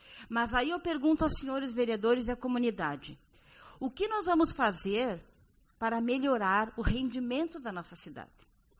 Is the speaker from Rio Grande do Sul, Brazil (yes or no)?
yes; Uruguaiana, Rio Grande do Sul, Brazil; Sou nascida e criada em Uruguaiana, sou cria daqui e eu quero desenvolvimento para a nossa cidade.